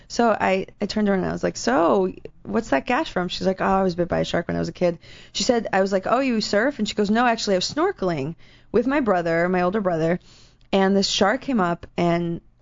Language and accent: English; Schaumburg, Illinois, United States; I grew up in Schaumburg